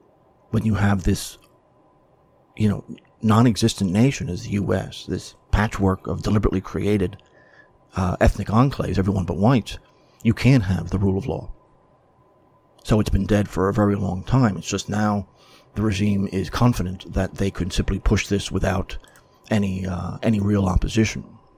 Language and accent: English; New York City, New York, United States; I grew up in the New York media market, New York City, and I was a kid when he first came to prominence